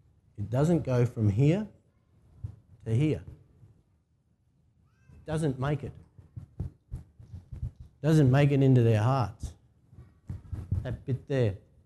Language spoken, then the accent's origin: English; Australia; Whereas Aussies, we're a bit tough, a bit hard.